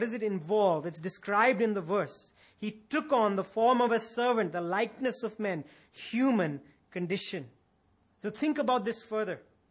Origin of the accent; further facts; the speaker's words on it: India; I'm an Indian. We are all Indians.